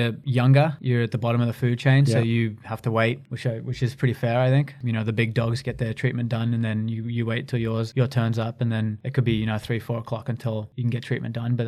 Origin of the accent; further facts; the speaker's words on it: New South Wales, Australia; My wife and I, we're from the Shire, so we hang out there.